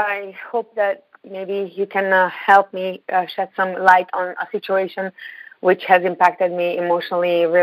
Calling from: Ontario, Canada; I'm calling from Ontario. It's really, really cold.

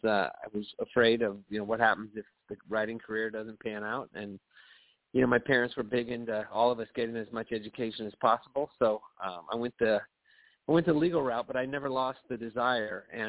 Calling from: Seattle, Washington, United States; I'm calling from Seattle, Washington.

